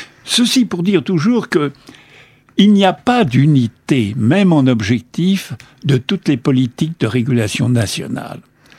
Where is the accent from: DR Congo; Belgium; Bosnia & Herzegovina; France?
France; Et nous, en tant que Français, nous avons déjà beaucoup de mal à admettre des fusions entre Européens